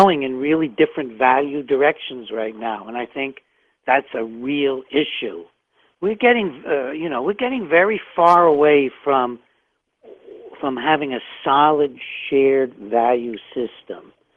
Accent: United States; I'm an American. I'm glad to be an American.

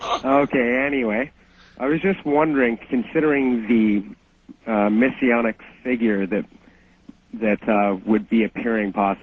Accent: Victoria, British Columbia, Canada; And I'm from Victoria, British Columbia.

